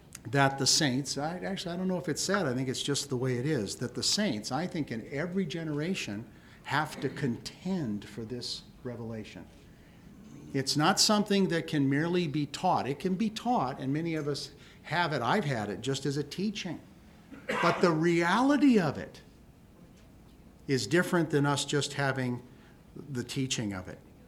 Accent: Ireland; Because I'm not so smart, Lord. I'm Irish. I'm not so smart.

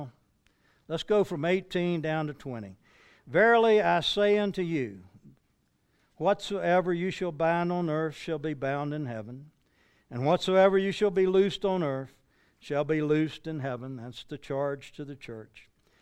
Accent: the South, United States; But being a Southern boy, We learned English a little bit different than probably y'all did.

